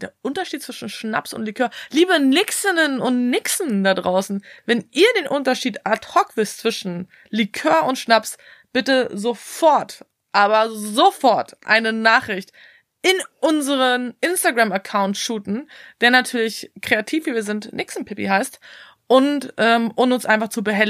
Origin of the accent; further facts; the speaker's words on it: Bavaria, Germany; Ich komme ja aus Bayern und in Bayern sagt man auch Fasching